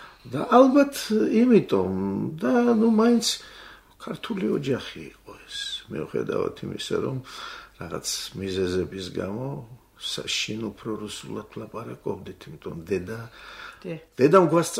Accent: Abkhazia, Georgia; now in Tbilisi, Georgia; დიახი, დავიბადე იქ, სკოლა იქ

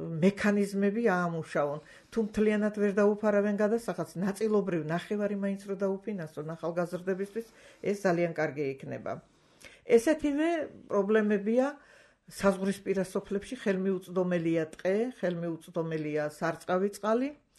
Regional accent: Shida Kartli, Georgia; მე დიდი ლიახვის ხეობიდან ვარ.

